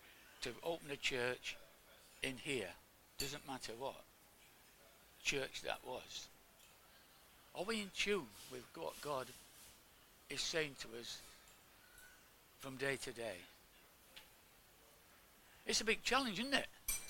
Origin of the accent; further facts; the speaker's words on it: Sheffield, Yorkshire and the Humber, United Kingdom; And she started going out with this chap from Sheffield University. That's where I came from